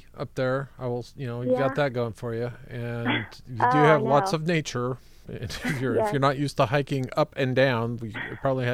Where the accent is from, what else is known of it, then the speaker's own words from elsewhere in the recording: Montana, United States; I grew up in Montana